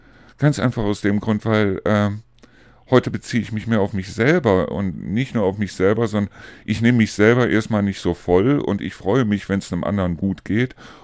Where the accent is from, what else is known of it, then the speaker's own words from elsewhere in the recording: North Rhine-Westphalia, Germany; wenn ich das vergleiche mit dem Niederrhein, wo ich herkomme